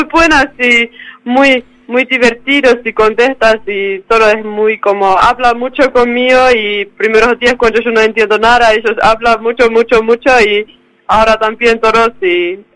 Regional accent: Finland; Spanish is a second language; now in Trelew, Argentina; Mucho más frío, es como allá tenemos nieve y como tenemos mucho frío en invierno

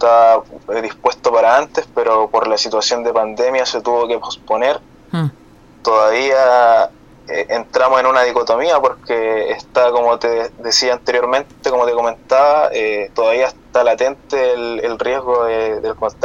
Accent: Chile; lo cual en la práctica trae muchos inconvenientes para el desarrollo de la vida como chilenos

